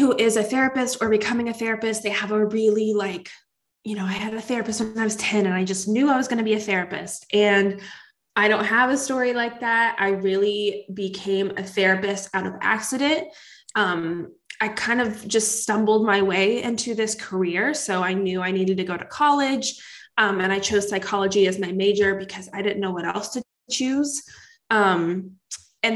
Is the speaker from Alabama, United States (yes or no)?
no; Indiana, United States; I'm from Indiana, so I say Reiki.